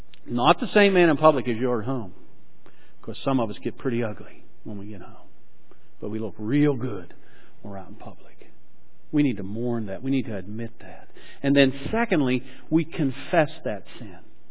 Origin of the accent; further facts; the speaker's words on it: Slippery Rock, Pennsylvania, United States; I grew up in Slippery Rock. Our family lived on Keister Road, one edge of the Slippery Rock University campus